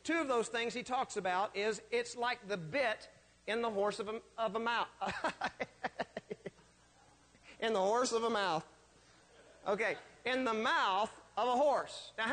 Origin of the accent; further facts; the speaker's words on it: Texas, United States; Now, I'm not a big horse person, although I grew up in Texas.